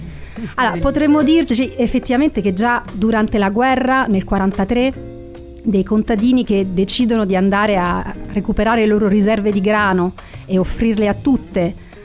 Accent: Rome, Lazio, Italy; accent: Roman; moved away as an adult; Io sono nata a Roma, sono partita quando avevo 21 anni, quindi la maggior parte della mia vita l'ho vissuta all'estero.

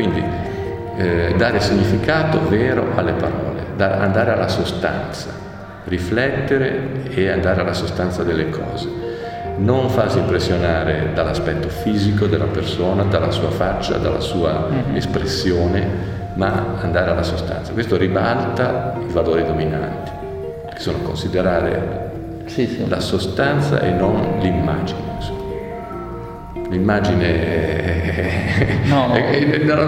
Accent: Genoa, Liguria, Italy; E da genovese dico che il biglietto

